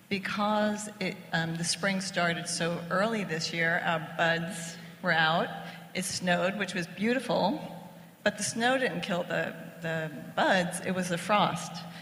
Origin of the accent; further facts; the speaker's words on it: Italy; We're both from Italy